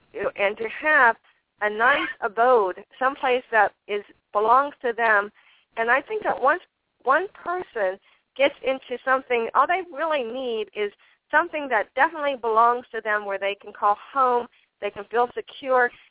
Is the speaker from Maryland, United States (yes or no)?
no; Pittsburgh, Pennsylvania, United States; Now, I come from Pittsburgh. We were a very strong union area